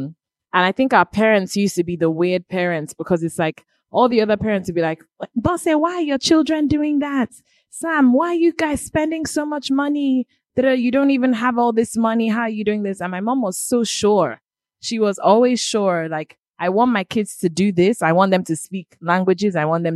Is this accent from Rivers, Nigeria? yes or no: yes; Port Harcourt, Rivers, Nigeria; We grew up in Port Harcourt.